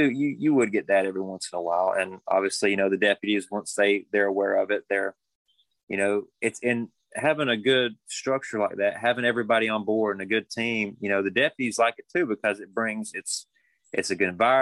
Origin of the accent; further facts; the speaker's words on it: Buford, United States; I grew up in Buford, right down, it's right next to Martinsville. And I grew up there my whole life.